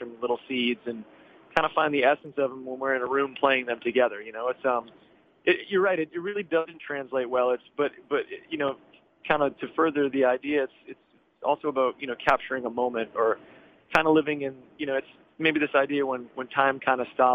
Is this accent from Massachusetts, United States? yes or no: yes; Massachusetts, United States; now in Austin, United States; Yeah, I grew up in outside of Boston, up in the Northeast, so I am a total transplant.